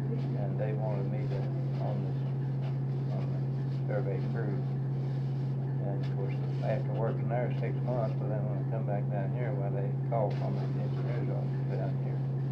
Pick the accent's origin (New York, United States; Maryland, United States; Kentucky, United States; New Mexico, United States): Kentucky, United States; Bonnieville; I was raised around Bonneville in Hart County.